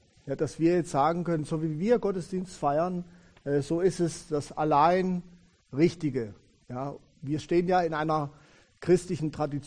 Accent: Baden-Württemberg, Germany; born there; Ich bin geboren in Süddeutschland, im Landkreis Lörrach, ganz Südwestecke, bin in einem Elternhaus groß geworden. Meine Eltern waren in der evangelischen Kirche

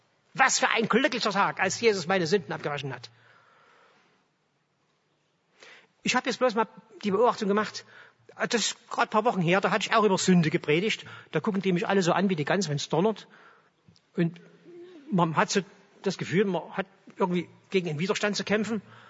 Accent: Chemnitz, Saxony, Germany; Nur ich als Ossi aus Karl-Marx-Stadt, also aus der Provinz, keine Ahnung von der Großstadt.

